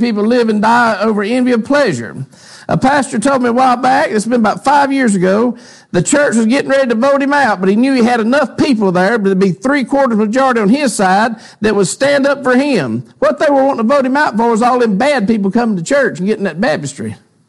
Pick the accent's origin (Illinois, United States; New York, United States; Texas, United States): New York, United States; Bronx; We're from the Bronx.